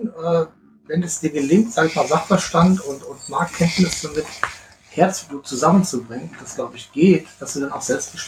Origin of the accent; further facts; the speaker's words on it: Rhineland, Germany; Wir haben immer Angst, dass ich sie als Rheinländer entlarve.